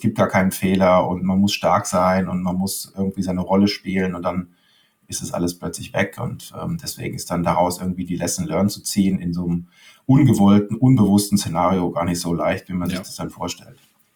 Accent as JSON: {"language": "German", "town": "Leimen", "region": "Baden-Württemberg", "country": "Germany", "said": "Ich komme aus Leim, bin mit Boris Becker quasi door-to-door aufgewachsen."}